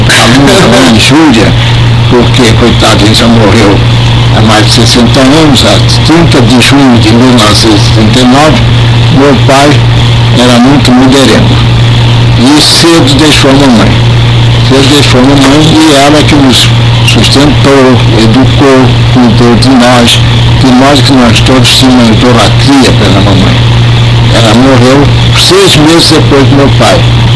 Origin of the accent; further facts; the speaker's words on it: Rio de Janeiro, Brazil; born there; nasci na Rua dos Coqueiros, em Catumbi, na saída do atual túnel, em 5 de julho de 1914. … portuguesa.